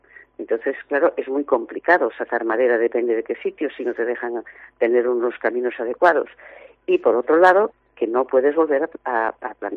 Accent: Capela, Galicia, Spain; Nosotros por la zona de Capela, de donde soy yo, también tenemos uno a medio hacer

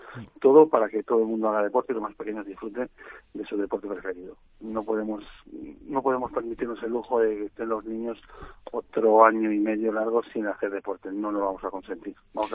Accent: Torrecillas, Spain; yo soy de Torrecillas

